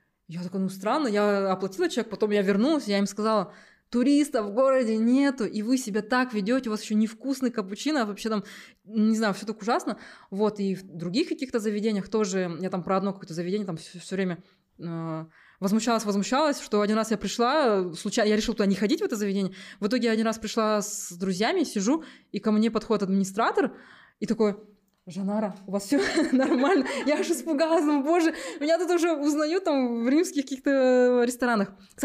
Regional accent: Almaty, Kazakhstan; Я на него смотрю, говорю: «Да, я из Алматы».

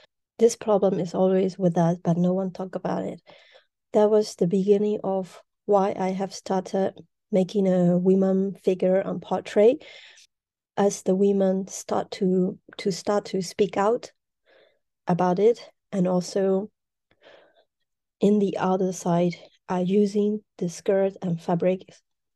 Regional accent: Myanmar; English is a second language; now in Paris, France; I was born and raised in Myanmar, and I'm a feminist activist artist now living in exile in Paris.

